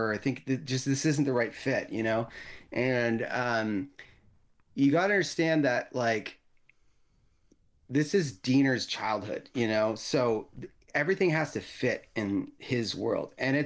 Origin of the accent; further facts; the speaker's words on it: Peterborough, Ontario, Canada; Like, I grew up in Peterborough, Ontario.